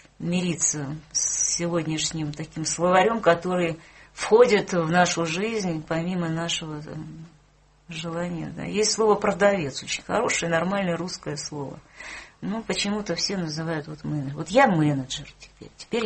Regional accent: Bugulma, Tatarstan, Russia; now in Saint Petersburg, Russia; я уроженка Приуралья, есть такой город Бугульма. Вот. Я приехала в Ленинград, тогда это был Ленинград

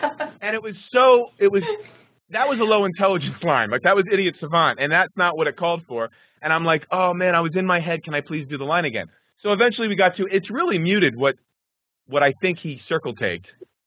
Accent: Philadelphia, Pennsylvania, United States; Well, I'm from Philly, so he said take the Philly off of the end, put a little Philly into this one.

